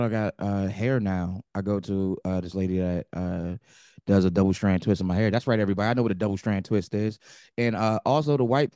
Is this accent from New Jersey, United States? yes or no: yes; New Jersey, United States; I'm from New Jersey. I understand this.